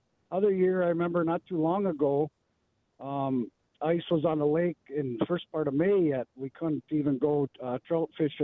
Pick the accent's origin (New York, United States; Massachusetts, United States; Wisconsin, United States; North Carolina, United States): Wisconsin, United States; I grew up in Northeast Wisconsin and kind of watched.